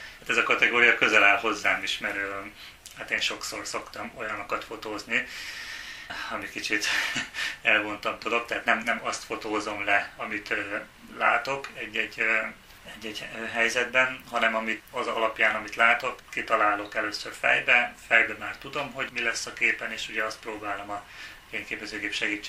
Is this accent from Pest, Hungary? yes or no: yes; Pilismarót, Pest, Hungary; Vidéken, Pilismaróton nőttem föl, ugye, ott folyik a Dunakanyar